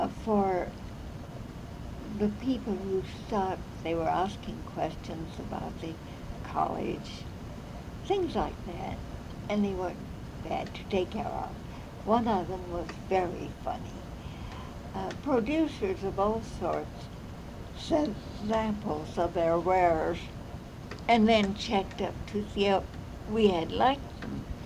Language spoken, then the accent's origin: English; Anamosa, Iowa, United States; And her family were from Anamosa, and I was from Anamosa.